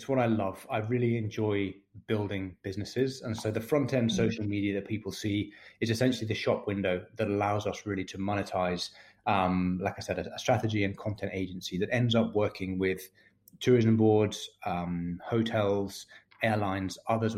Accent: Scotland, United Kingdom; my father is Scottish and I grew up in Scotland, and that's sort of where I feel like my roots are. But my mother is mm-hmm. Is South American. She's Colombian

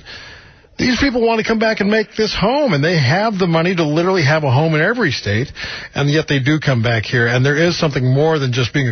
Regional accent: Iowa, United States; And I'm from Iowa, for gosh sakes. I live way down south.

